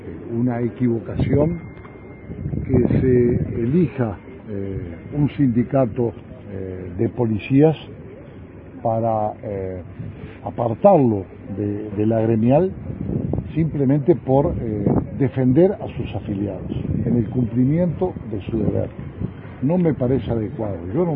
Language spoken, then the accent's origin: Spanish; Uruguay; Yo, como ciudadano uruguayo